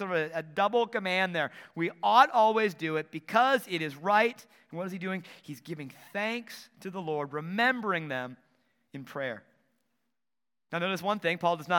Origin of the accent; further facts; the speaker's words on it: Wisconsin, United States; when I was in grade school in my hometown in Wisconsin when Dutch Elms disease came through.